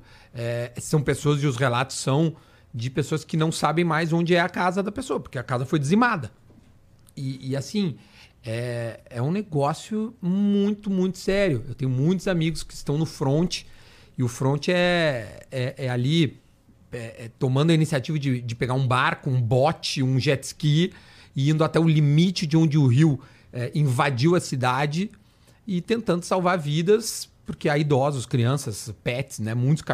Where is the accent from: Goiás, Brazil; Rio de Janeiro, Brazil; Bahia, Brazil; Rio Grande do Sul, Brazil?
Rio Grande do Sul, Brazil; Porto Alegre; a gente que é do Sul, que é de Porto Alegre, eu moro em Porto Alegre e venho a São Paulo com muita frequência, porque a minha esposa mora aqui